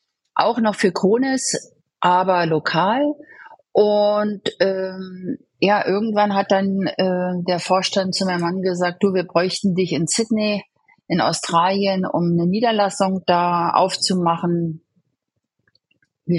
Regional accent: Hoyerswerda, Saxony, Germany; Aufgewachsen bin ich in der Lausitz und das ist zwischen also Dresden, Cottbus, der Ort heißt Hoyerswerda.

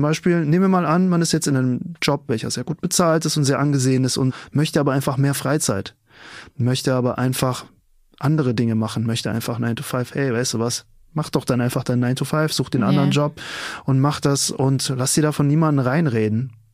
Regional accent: Frankfurt, Hesse, Germany; ich bin aus Frankfurt

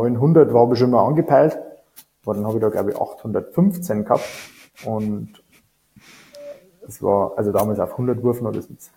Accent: Bavaria, Germany; ich bin ja ein gebürtiger Niederbayer.

